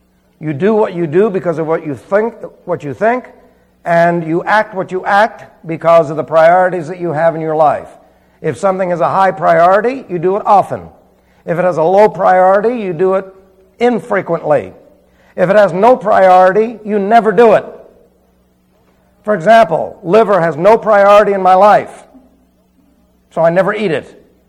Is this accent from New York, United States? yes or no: yes; New York City, New York, United States; See, I was raised in New York City. We never wore bib overalls in New York City.